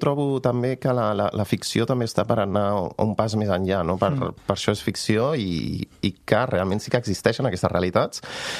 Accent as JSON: {"language": "Catalan", "town": "Sant Just Desvern", "region": "Catalonia", "country": "Spain", "tie": "born or raised there", "said": "em va reconciliar també amb Sant Just, amb el meu poble"}